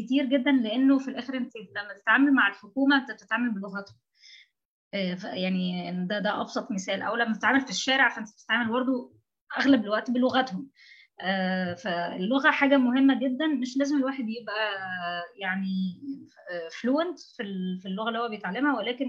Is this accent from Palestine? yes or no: no; Egypt; moved away; انا واحده مصريه، بالنسبه لهم انا واحده اجنبيه طالبه